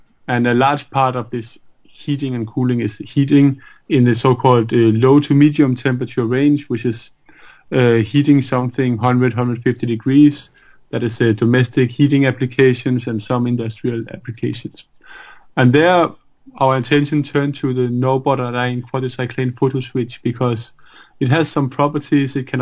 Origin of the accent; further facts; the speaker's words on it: Copenhagen, Capital Region of Denmark, Denmark; also born or lived in Berkeley, United States; now in Sweden; I studied originally in Copenhagen, where I'm from Copenhagen in Denmark. But after my PhD, I moved to the US to Berkeley in California